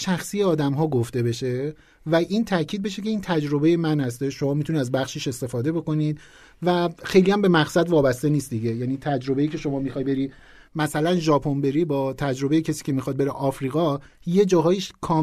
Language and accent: Persian; Tehran, Tehran Province, Iran; اهل تهرانم البته